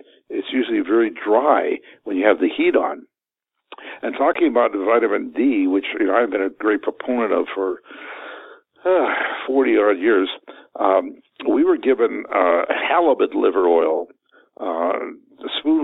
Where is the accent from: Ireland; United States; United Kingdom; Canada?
Canada; as I say, I was brought up in Canada, in the middle of the country. It gets pretty nippy there in the winter.